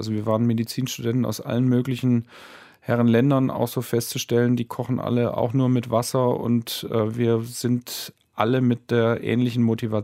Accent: Stuttgart, Baden-Württemberg, Germany; born there; now in Homburg, Germany; Ich bin gebürtiger Stuttgarter, habe in Tübingen studiert und mich hat es damals aus hormonellen Beweggründen ins Saarland verschlagen.

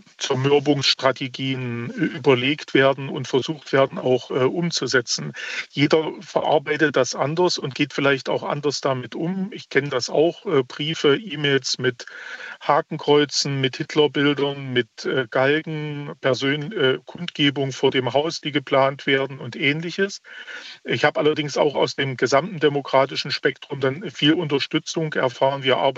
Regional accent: Saxony-Anhalt, Germany; Ich komme ja aus Sachsen-Anhalt.

